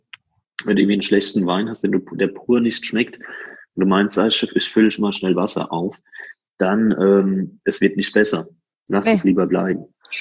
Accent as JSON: {"language": "German", "region": "Rhineland-Palatinate", "country": "Germany", "said": "Wir sind ja auch hier bei uns in der Pfalz."}